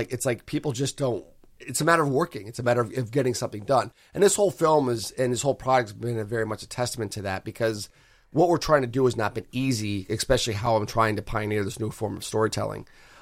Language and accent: English; Allentown, Pennsylvania, United States; I moved back to my hometown because I was very discouraged by how people perceive my hometown of Allentown, thanks